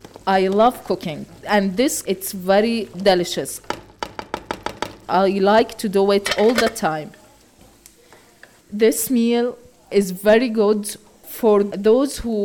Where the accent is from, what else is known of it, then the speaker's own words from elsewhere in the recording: Palestine; Today we will do fried tomatoes Palestinian style.